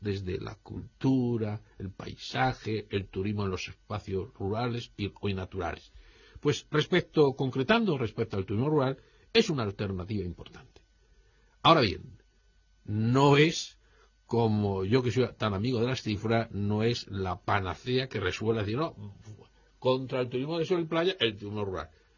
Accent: Spain; Somos maravillosos los españoles.

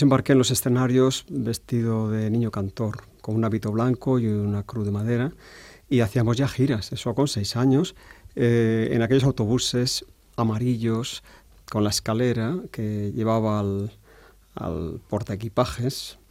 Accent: Sigüenza, Castilla-La Mancha, Spain; Bueno, pues todavía hay gente en Sigüenza, mi pueblo, que recuerda aquellas canciones.

